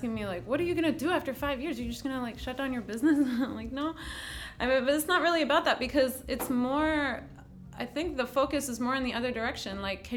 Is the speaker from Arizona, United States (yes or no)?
no; New York, United States; Also growing up, like I grew up in Westchester. I went to part of high school in the Upper West Side.